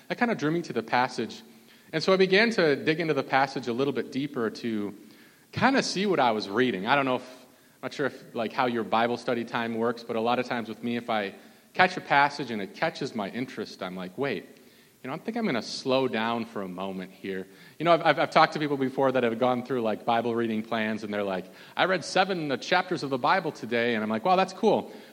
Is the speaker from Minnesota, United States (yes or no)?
yes; Minnesota, United States; for those of you who don't know, I'm from Minnesota originally.